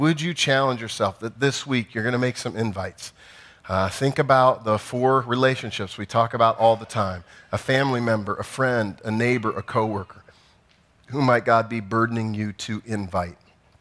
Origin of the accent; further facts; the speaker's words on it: Iowa, United States; I'm from Iowa.